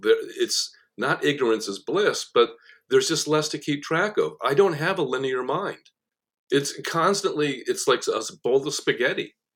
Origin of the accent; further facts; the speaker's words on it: Sandy Hook, Connecticut, United States; Eventually, I ended up in Connecticut. I grew up in Sandy Hook, Connecticut.